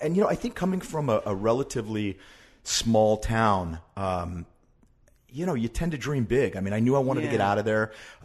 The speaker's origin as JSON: {"language": "English", "town": "New Castle", "region": "Pennsylvania", "country": "United States", "said": "I'm originally from Newcastle, Pennsylvania, which is in western Pennsylvania."}